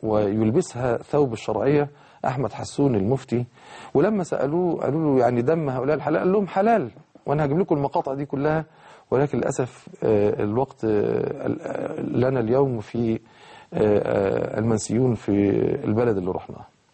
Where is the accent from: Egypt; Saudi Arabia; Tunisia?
Egypt; والشبيحة اللي هم زي البلطجية كده عندنا في مصر، تقتيل وترويع.